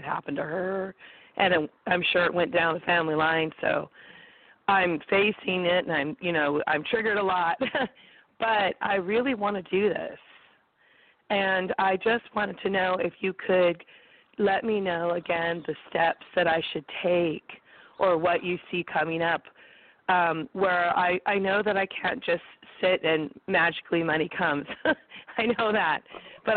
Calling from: California, United States; I'm calling from California.

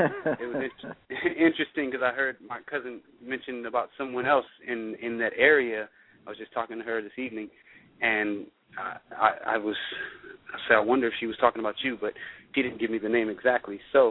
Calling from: California, United States; I'm calling from Southern California.

